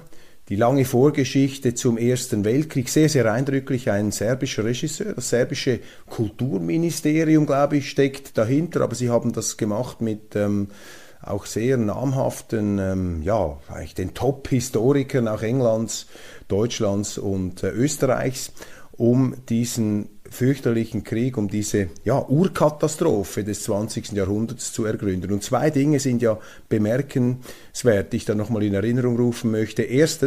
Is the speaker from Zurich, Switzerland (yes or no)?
yes; Zurich, Switzerland; Und ich bin ja Zürcher mit Migrationshintergrund. Das heißt, mein Vater stammt ursprünglich aus dem Kanton St. Gallen.